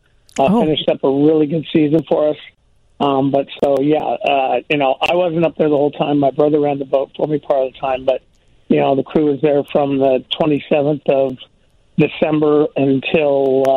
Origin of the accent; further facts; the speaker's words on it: Lake Tahoe, United States; was basically a ski bum in my hometown of Lake Tahoe.